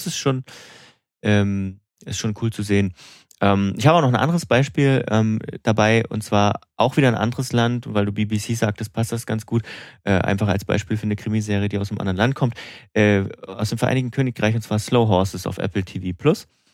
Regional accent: Thuringia, Germany; Bei uns zu Hause in Thüringen.

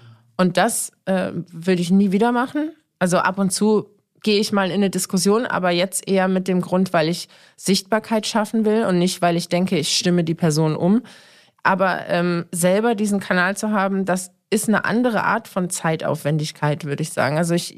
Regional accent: Saarland, Germany; moved away as an adult; also born or lived in Offenbach; now in Berlin, Germany; ich bin in Offenbach geboren, das stimmt. Ich bin allerdings im Saarland aufgewachsen und mit 19 nach Berlin gekommen.

